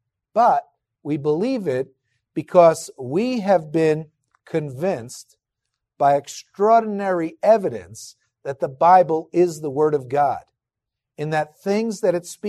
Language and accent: English; New Jersey, United States; In my whole life, I grew up in New Jersey. I didn't see any bulls.